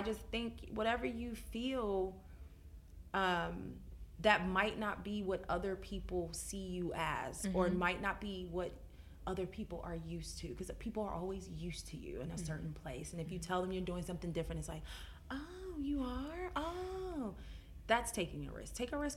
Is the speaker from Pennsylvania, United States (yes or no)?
yes; Philadelphia, Pennsylvania, United States; And marrying the man I married, it's like, I'm from Philadelphia.